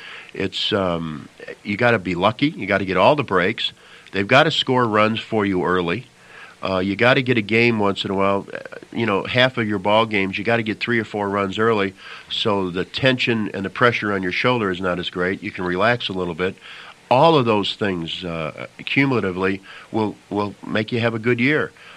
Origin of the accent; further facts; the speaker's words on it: Illinois, United States; But my idol, as you know, growing up near the Chicago area, was Bob Rush with the Chicago Cubs.